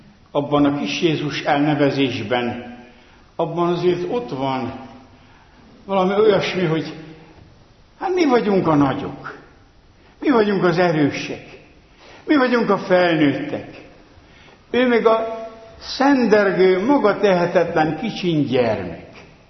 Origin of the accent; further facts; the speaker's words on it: Transdanubia, Hungary; born there; olyan környezetbe születtem, ahol csak egyetlen templom állt, és ez a református templom volt. Ez Dunántúlon ritkaság. Az 1200 lelkes faluban